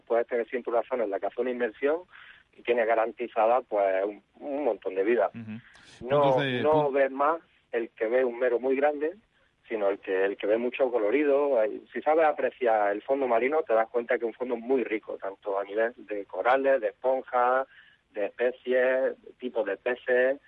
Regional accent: Almería, Andalusia, Spain; Yo soy de Almería, allí en Almería tenemos Cabo de Gata, que es una zona preciosa

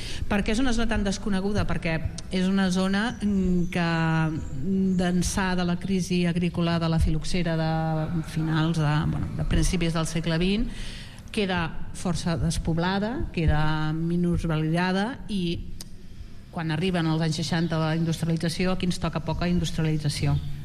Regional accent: Montblanc, Catalonia, Spain; la gent no sàpiga on és Montblanc i em diu, no, ets de Lleida. No, no sóc de Lleida, sóc cap de Tarragona, no?

